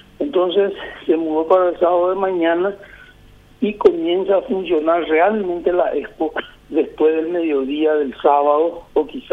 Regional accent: Paraguay

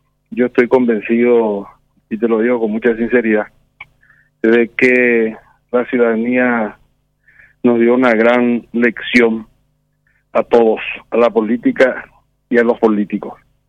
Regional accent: Paraguay; porque como paraguayos, a la gente que ha salido a la calle a defender la democracia

